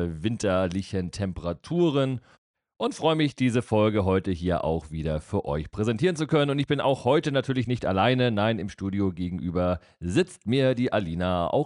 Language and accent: German; Kiel, Schleswig-Holstein, Germany; meiner Heimatstadt in Kiel